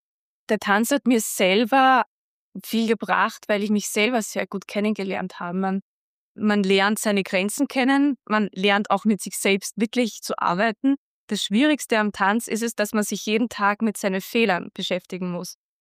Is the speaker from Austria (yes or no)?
yes; Vienna, Austria; moved away as an adult; now in Linz, Austria; Ich bin Wienerin, genau. Also ich bin erst seit meinem 18. Lebensjahr hier nach Linz gekommen.